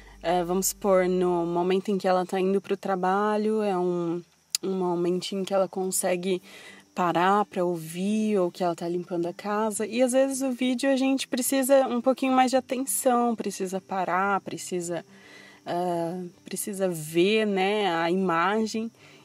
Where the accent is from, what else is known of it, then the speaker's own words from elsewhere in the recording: Guarujá, São Paulo, Brazil; moved away as an adult; Eu tenho 27 anos e eu sou natural do Guarujá. Eu nasci no Guarujá, sou caiçara, né, como dizem. E aos 18 anos de idade, eu saí do Guarujá, fui morar em Atibaia